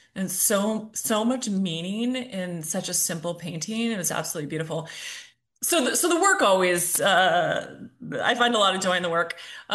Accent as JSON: {"language": "English", "town": "Los Angeles", "region": "California", "country": "United States", "tie": "born or raised there", "said": "I grew up in Los Angeles, the first time I saw a Van Gogh, right?"}